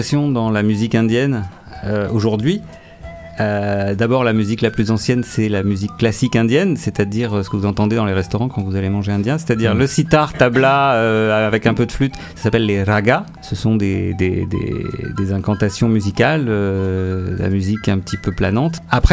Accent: France; born there; Alors je suis indien, 100%, ça c'est sûr, et je suis né en France. Et j'ai la chance d'avoir les deux cultures très très très profondément en moi.

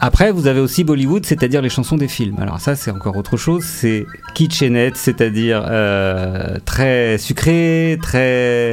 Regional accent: France; born there; Alors je suis indien, 100%, ça c'est sûr, et je suis né en France. Et j'ai la chance d'avoir les deux cultures très très très profondément en moi.

